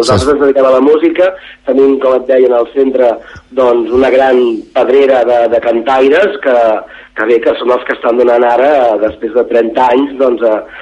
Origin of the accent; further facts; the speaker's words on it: Barcelona, Catalonia, Spain; Nosaltres som del barri de Gràcia, de Barcelona